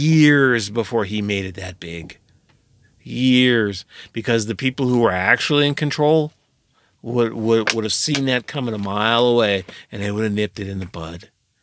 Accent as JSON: {"language": "English", "region": "New Jersey", "country": "United States", "tie": "born or raised there", "said": "I grew up in Jersey, and I saw all of this firsthand."}